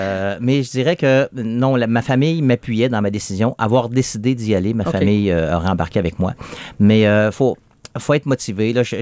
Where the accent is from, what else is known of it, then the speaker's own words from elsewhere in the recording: Trois-Rivières, Quebec, Canada; je suis quelqu'un de Trois-Rivières. J'ai Trois-Rivières tatoué sur le cœur.